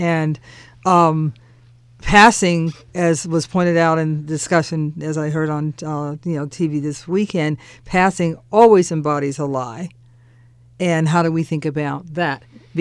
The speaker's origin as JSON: {"language": "English", "town": "Cleveland", "region": "Ohio", "country": "United States", "tie": "born or raised there", "said": "And when I was growing up in Cleveland, one of my family members talked to me"}